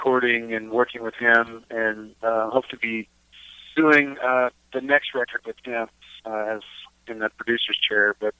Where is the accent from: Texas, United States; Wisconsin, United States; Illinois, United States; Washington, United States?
Texas, United States; We're trying to be more than that and go outward from Texas and show who we are, because we are from Texas and what we sing and play and write.